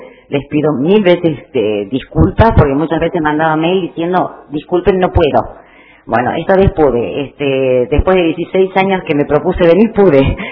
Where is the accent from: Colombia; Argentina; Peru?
Argentina; Muchas, muchas gracias. Lo digo como argentina.